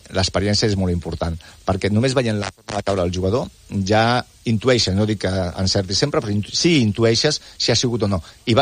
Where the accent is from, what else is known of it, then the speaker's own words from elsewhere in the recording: El Prat de Llobregat, Catalonia, Spain; sí que és cert que els que som pretencs i els que som del Prat som molt del Prat, eh?